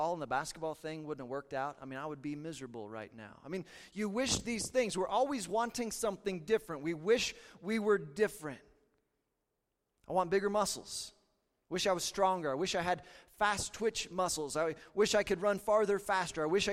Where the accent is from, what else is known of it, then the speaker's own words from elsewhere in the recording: Kansas, United States; I grew up in Southeast Kansas.